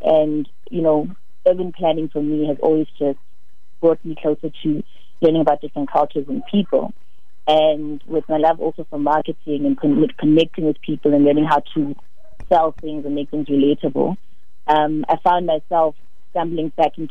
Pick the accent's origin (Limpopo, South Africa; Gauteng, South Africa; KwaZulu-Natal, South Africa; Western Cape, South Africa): Gauteng, South Africa; Soweto; I'm born and raised in Soweto